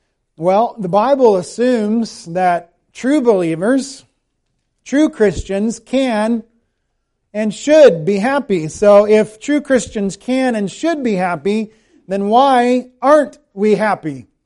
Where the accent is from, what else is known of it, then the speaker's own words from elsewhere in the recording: United States; now in Canada; I am an American and on the way to becoming a Canadian, hopefully.